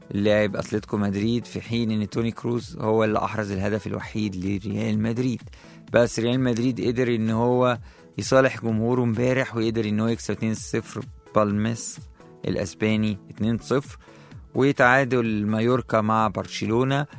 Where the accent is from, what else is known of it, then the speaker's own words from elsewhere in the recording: Egypt; فريقنا بقى اللي احنا بنشجعه كلنا كمصريين، فريق ليفربول